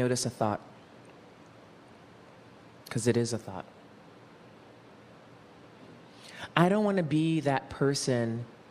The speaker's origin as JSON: {"language": "English", "region": "New York", "country": "United States", "said": "I'm a New Yorker"}